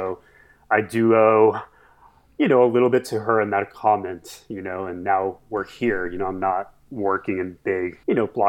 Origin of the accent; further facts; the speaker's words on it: Ciudad Juarez, Chihuahua, Mexico; also born or lived in Orlando; now in Los Angeles, United States; I'm from Ciudad Juarez, Mexico, okay, which is right in the border with El Paso, Texas. Nice. So I grew up in Juarez, then lived in Orlando for 3 years, which is where I went to school.